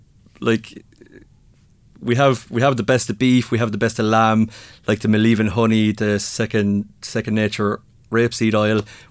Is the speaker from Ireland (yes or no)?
yes; Kilkenny, Leinster, Ireland; Like, I'm from Kilkenny originally.